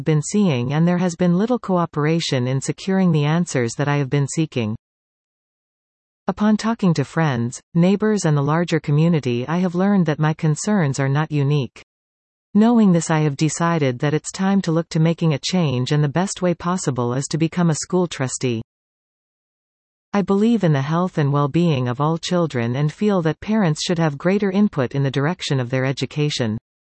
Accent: Sidney, British Columbia, Canada; I grew up in Sydney on Vancouver Island and I am married with one son.

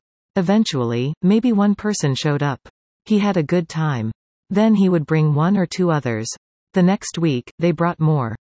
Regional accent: Ottawa, Ontario, Canada; also born or lived in Toronto / Vancouver; now in Collingwood, Canada; I grew up in Ottawa. I went to university mostly in Toronto.

